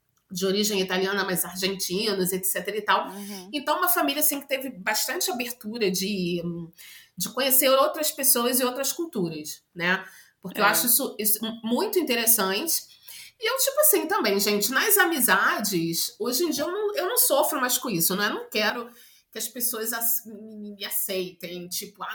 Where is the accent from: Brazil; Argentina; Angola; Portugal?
Brazil; now in Italy; Tem algumas mães italianas, mas tem uma mãe colombiana, tem eu sou brasileira, no, no, na classe das crianças, né?